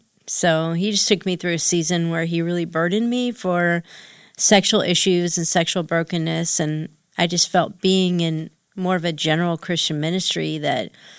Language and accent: English; Akron, Ohio, United States; I live right down the street from you guys, so sort of-ish. I'm from Akron.